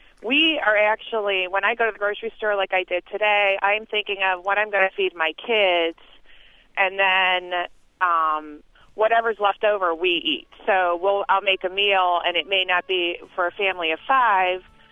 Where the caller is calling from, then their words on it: Cleveland, Ohio, United States; Yeah, I'm calling from Cleveland.